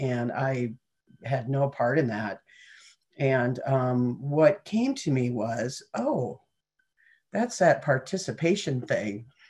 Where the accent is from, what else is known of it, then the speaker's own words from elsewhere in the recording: Montana, United States; I'm from Montana.